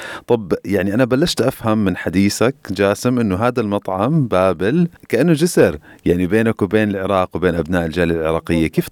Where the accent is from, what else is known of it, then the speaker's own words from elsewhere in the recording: Amman, Amman Governorate, Jordan; أنا يعني من المتربي في الأردن وبعمان تحديدا، والعراقيين كانوا إخوة وأصدقاء ونشأنا مع بعض يعني بعد 2003 بعد الحرب